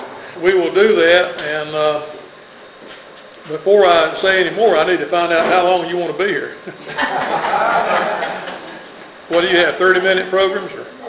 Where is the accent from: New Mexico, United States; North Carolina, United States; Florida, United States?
North Carolina, United States; Abbotsburg; I was born and reared in Abbotsburg and spent the first, well, until I finished college, part of my life there.